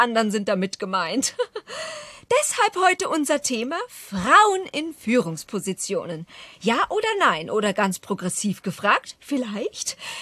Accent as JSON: {"language": "German", "region": "Berlin", "country": "Germany", "said": "Ja, ich bin Berlinerin."}